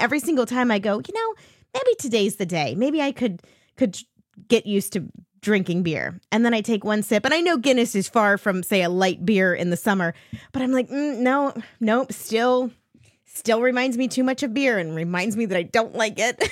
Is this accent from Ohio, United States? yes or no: yes; Ohio, United States; I grew up in Ohio. They have beer there, too. They drink a lot of it.